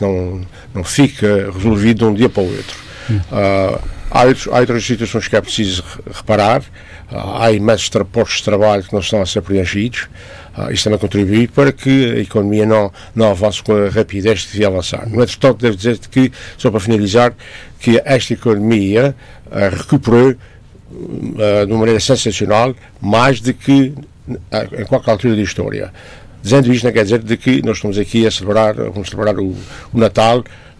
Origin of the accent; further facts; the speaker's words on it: Portugal; now in United States; quando eu era jovem, estava em Portugal ainda